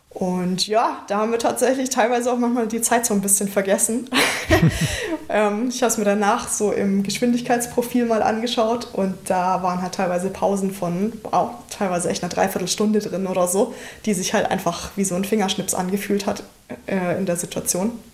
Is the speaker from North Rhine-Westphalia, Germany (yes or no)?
no; Freiburg, Baden-Württemberg, Germany; Also wie gesagt, ich komme aus Freiburg.